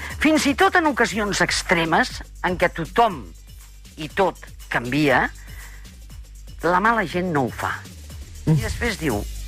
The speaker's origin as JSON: {"language": "Catalan", "town": "L'Hospitalet de Llobregat", "region": "Catalonia", "country": "Spain", "said": "ja que tu recordes que sóc del Bronx, Hospitalet i d'això"}